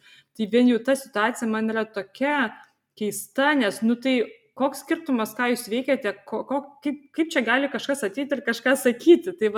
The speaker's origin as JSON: {"language": "Lithuanian", "town": "Vilnius", "region": "Vilnius County", "country": "Lithuania", "tie": "born or raised there", "said": "aš pati užaugau Vilniuje ir man Panevėžys atrodo tarsi karo zona"}